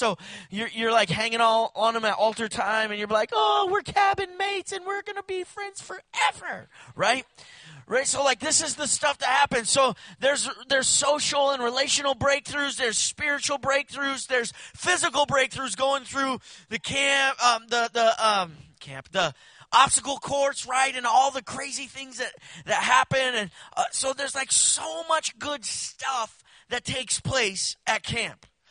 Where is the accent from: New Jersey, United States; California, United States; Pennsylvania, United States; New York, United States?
California, United States; also born or lived in Louisiana; I grew up in California, went to Louisiana, started a youth group from scratch.